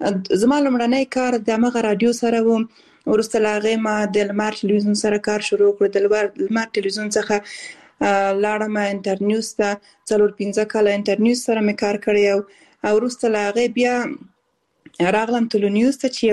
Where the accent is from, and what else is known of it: Khost, Afghanistan; also born or lived in Balkh / Kabul / Kunduz